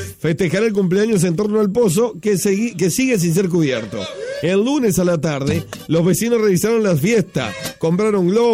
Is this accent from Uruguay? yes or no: yes; Uruguay